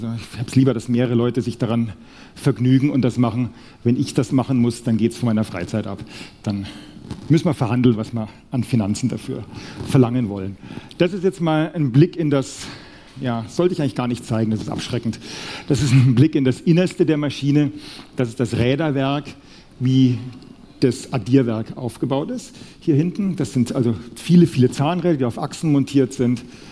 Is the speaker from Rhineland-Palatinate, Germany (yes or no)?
no; Nuremberg, Bavaria, Germany; Das hier ist gerade die Werbung für Nürnberg und Fürth, wo ich herkomme.